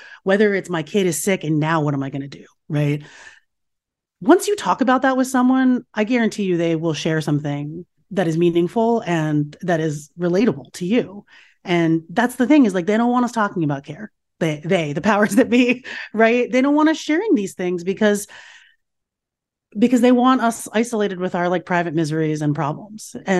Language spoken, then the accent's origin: English; United States; I was raised here in America, and I was sort of free from some of those scripts that my parents had and that my mother had.